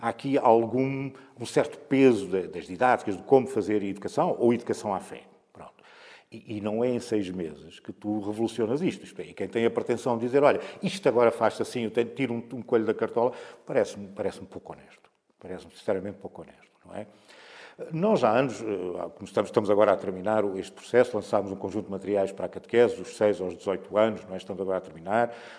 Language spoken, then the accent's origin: Portuguese; Portugal; Nós, como portugueses, temos muita dificuldade em falar sobre as experiências da fé.